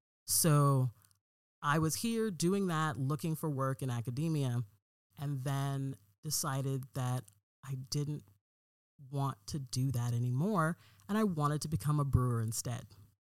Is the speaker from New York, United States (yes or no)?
no; Portland, Oregon, United States; I'm from Portland, Oregon. I'm born and raised here. My family has been here for a while now. So I went to high school here, all the things.